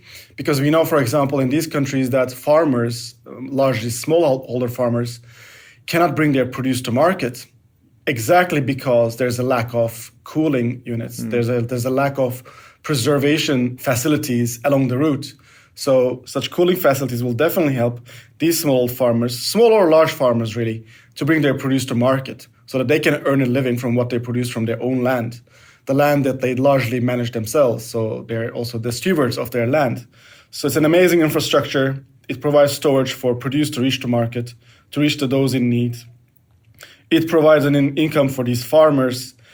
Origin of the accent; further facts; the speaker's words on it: Turkey; English is a second language; now in Belgium; I mean, I live in Belgium, I'm from Turkey.